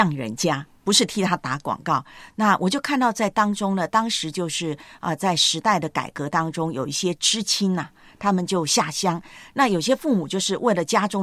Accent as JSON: {"language": "Chinese", "country": "China"}